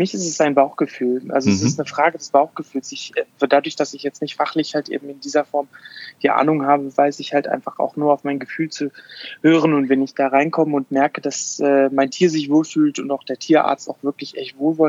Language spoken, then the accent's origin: German; Afghanistan; German is a second language; now in Germany; Ich bin in Afghanistan groß geworden